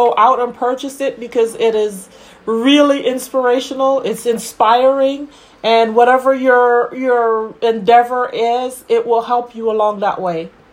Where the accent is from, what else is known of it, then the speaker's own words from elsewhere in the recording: Jamaica; Oh, yeah. I'm from Jamaica